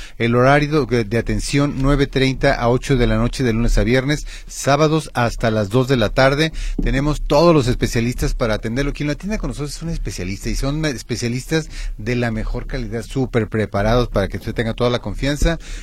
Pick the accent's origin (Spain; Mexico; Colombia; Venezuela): Mexico; somos mexicanos, doctor.